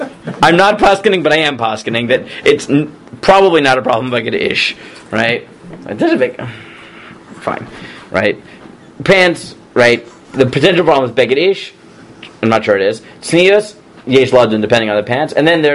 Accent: Staten Island, New York, United States; Look, I grew up in Staten Island.

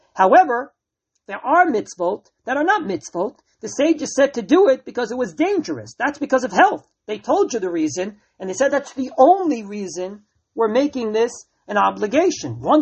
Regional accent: Canada; I came from Canada at the time. There, everyone's ultra, ultra nice.

